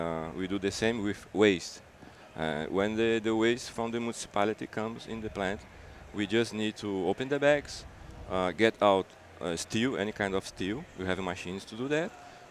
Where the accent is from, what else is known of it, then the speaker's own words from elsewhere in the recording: Brazil; English is a second language; I'm from Brazil.